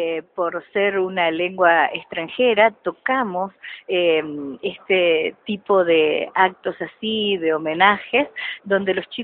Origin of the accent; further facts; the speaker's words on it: Olavarría, Buenos Aires Province, Argentina; now in San Juan, Argentina; yo soy de Olavarría, vine con mi familia en el año 90, realmente vinimos por 5 años nada más, pero bueno, nos gustó mucho la provincia y tal es así que estamos en el año 2016 y todavía estamos aquí.